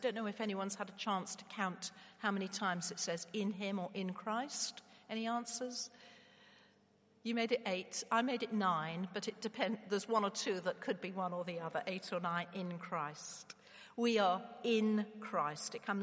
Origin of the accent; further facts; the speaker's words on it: Nottingham, East Midlands, United Kingdom; born there; also born or lived in Africa; now in Bristol, United Kingdom; Or do I say I come from Africa because that's where I was brought up? Or do I say I come from Nottingham? That's where I was born. But I only lived there for 8 weeks till we moved.